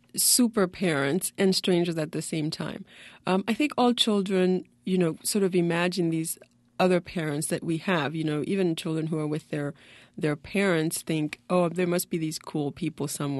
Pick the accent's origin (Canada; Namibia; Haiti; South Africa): Haiti; English is a second language; now in New York, United States; Well, I was different because I didn't speak English, you know, and also when I did speak, I spoke with an accent for most of my New York life, if you will.